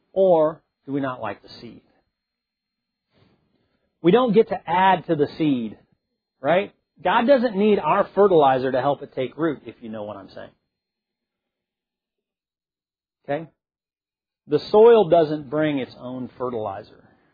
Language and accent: English; Indiana, United States; I grew up in Indiana. So growing up in Indiana, I have a lot of experience with gardens.